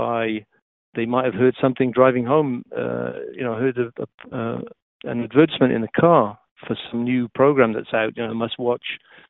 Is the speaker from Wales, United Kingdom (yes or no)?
yes; Wales, United Kingdom; moved away as an adult; now in United States; I've just arrived in the US. I'm settling in.